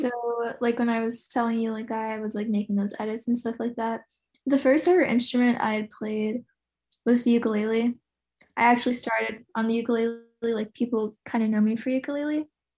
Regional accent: Florida, United States; No, I'm from Florida. Okay. I grew up in Florida

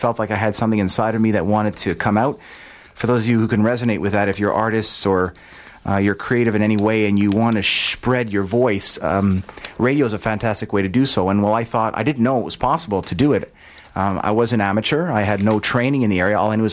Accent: Montreal, Quebec, Canada; I'm from Montreal.

